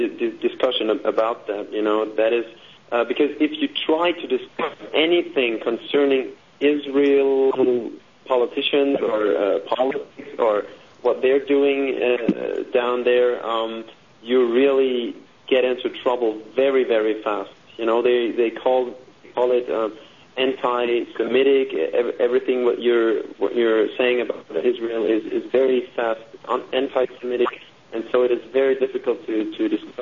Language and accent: English; Germany; actually convicted here in my hometown in Germany